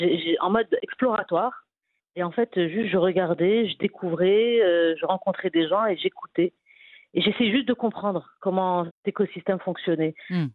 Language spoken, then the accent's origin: French; Rabat, Rabat-Salé-Kénitra, Morocco; now in Casablanca, Morocco; moi, j'ai grandi à Rabat, donc je découvrais un peu la ville.